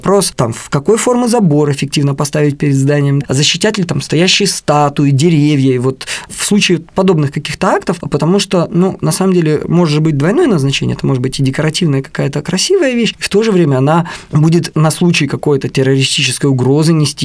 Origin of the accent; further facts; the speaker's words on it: Berdsk, Novosibirsk Oblast, Russia; в моем родном городе Бердске, рядом с Новосибирском